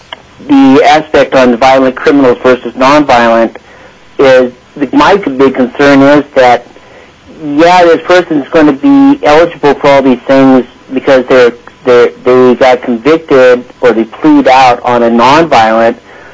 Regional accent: Palmer, Alaska, United States; I'm from Palmer, and I'm speaking for myself.

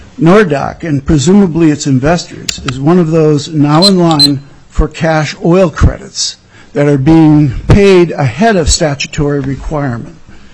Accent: Anchorage, Alaska, United States; I'm from Anchorage.

